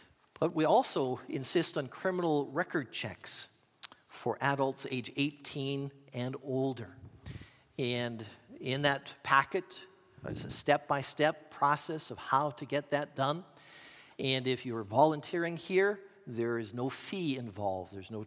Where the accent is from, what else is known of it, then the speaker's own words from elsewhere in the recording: Regina, Saskatchewan, Canada; also born or lived in Moose Jaw; I was born in Moose Jaw, but I grew up in Regina, and I've pastored churches in Regina, in Moose Jaw and Regina